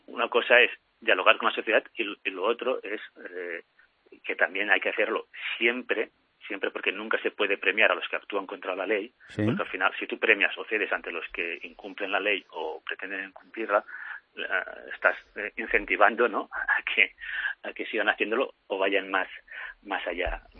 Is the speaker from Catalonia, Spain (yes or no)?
yes; Catalonia, Spain; una cosa es el independentismo y la otra somos los catalanes, que somos muchos más.